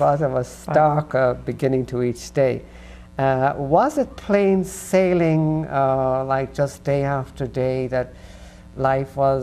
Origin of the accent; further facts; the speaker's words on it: Ireland; being Irish myself. I don't think I have much of an Irish accent, but I just hear a little tweeny bit. And I was back in Ireland this year